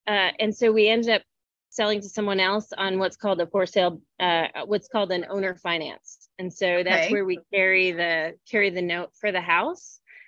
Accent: Wisconsin, United States; also born or lived in New Mexico / Alaska; So I grew up in Wisconsin

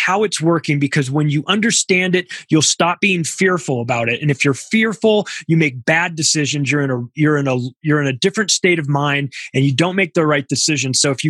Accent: United States; See, I'm an American, like a traditional American that fell for all the bullshit for a long, long time.

